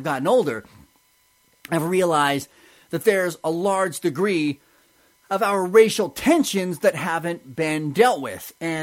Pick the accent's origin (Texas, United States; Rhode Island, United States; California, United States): California, United States; San Diego; I grew up in San Diego, and it was emblazoned.